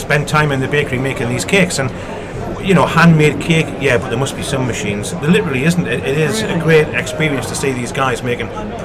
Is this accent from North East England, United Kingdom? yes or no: yes; North East England, United Kingdom; now in -; we did the northeast of England, which is where I'm from, as you can detect